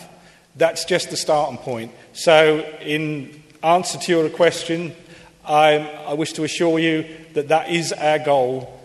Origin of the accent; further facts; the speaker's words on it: Tendring, East of England, United Kingdom; I've been born and bred in Tendring. I've lived here all my life.